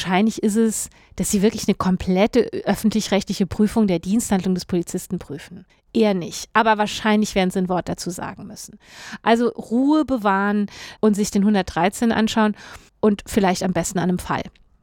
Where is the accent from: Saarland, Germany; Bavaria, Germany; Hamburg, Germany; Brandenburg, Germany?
Saarland, Germany; Ich, wie Sie wissen, komme ich ursprünglich aus dem Saarland